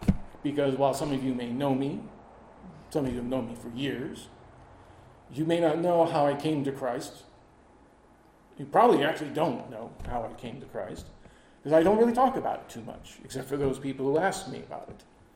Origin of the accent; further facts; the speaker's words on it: Anchorage, Alaska, United States; I grew up here in Anchorage from the mid-60s. I was born in 64, 1 month before that 9.2 quake decided to shake things up a bit.